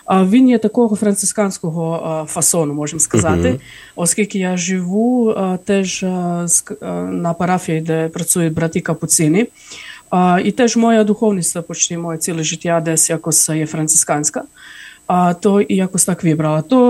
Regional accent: Croatia; я з Хорватії

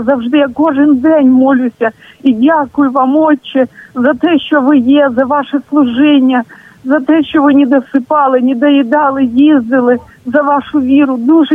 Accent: Vinnytsia, Vinnytsia Oblast, Ukraine; now in Zhmerynka, Ukraine; я з Вінниці. В 72-му році отець мене похрестив в каплиці на Кореї.

